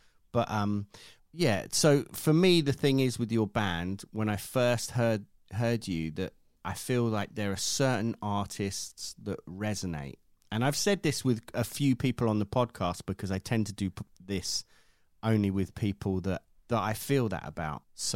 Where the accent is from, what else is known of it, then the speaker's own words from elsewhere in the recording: United Kingdom; maybe it's me being British